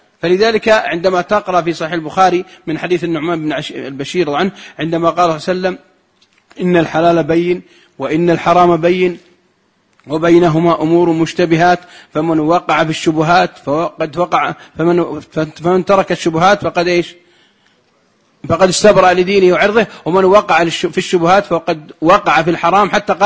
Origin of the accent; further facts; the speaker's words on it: Saudi Arabia; حتى دخل واحد عندنا في السعوديه